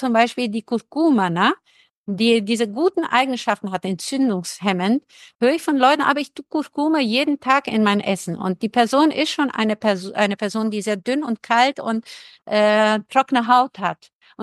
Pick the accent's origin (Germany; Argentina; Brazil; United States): Brazil; ich komme zwar aus Brasilien und bin mit Bananen aufgewachsen